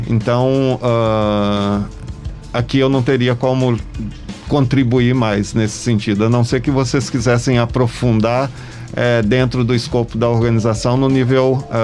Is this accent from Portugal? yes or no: no; Belo Horizonte, Minas Gerais, Brazil; eu sou mineiro, vim diretamente de Belo Horizonte para poder desenvolver esse projeto